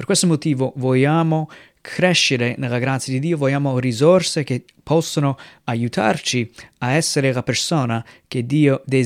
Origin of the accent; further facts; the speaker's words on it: United States; Italian is a second language; now in Italy; sono missionario con la Chiesa Evangelica, vengo dagli Stati Uniti, sto servendo il Signore qui in Italia dal 2007